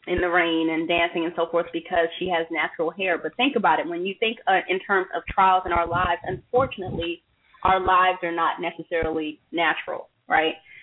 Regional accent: West Coast, United States; I'm from the West Coast. We know how to roll.

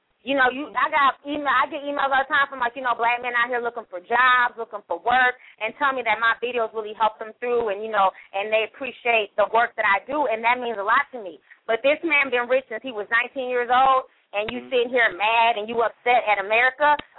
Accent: Florida, United States; yeah, I'm from Florida, but I'm not ratchet. you know, I'm from Florida.

